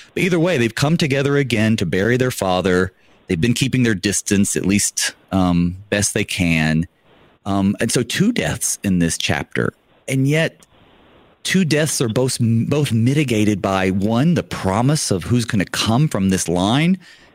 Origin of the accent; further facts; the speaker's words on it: North Carolina, United States; He's a retired pastor living in South Carolina. I'm from North Carolina, so he's down my way.